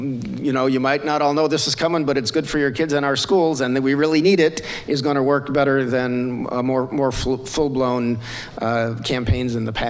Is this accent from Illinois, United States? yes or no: yes; Evanston, Illinois, United States; my wife's fault, I'm from Evanston